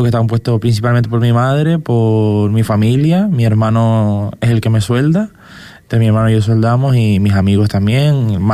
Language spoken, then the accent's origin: Spanish; Gran Tarajal, Canary Islands, Spain; yo crecí viendo trajes en Gran Tarajal